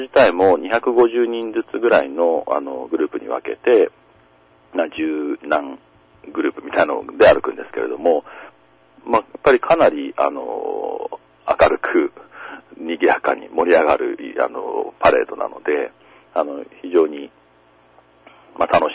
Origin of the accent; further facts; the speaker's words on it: Okinawa, Japan; 沖縄のことはずっと、もちろん自分のふるさとということもありますし、